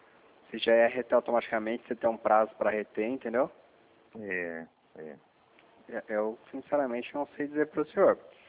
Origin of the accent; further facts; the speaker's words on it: São José dos Campos, São Paulo, Brazil; Sou de São José dos Campos.